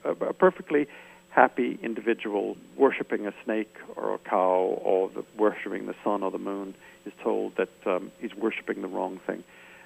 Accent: Medford, Massachusetts, United States; moved away; I never found where I grew up very interesting. I was born in Medford, Massachusetts, and I wanted to leave. And I left, and I found everywhere more interesting than where I grew up

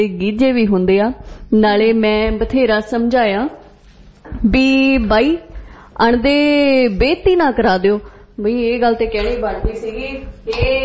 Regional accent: Punjab, India; ਮੈਂ ਖੁਦ ਮਾਲਵੇ ਤੋਂ ਆ।

